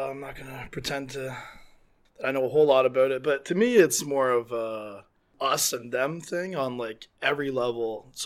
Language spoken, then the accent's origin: English; Toronto, Ontario, Canada; now in Düsseldorf, Germany; I personally love Montreal, but it's like, oh, Montreal, and we're from Toronto.